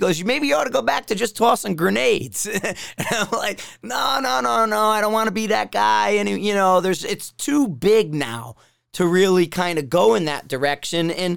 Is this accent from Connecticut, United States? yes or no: yes; Bridgeport, Connecticut, United States; And, you know, P.T. Barnum, man, I'm from Bridgeport, okay?